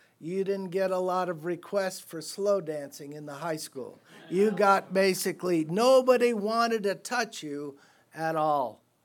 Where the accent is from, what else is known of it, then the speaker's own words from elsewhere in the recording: San Francisco, California, United States; born there; I would go home. I was born in San Francisco at a young age, and I would go home.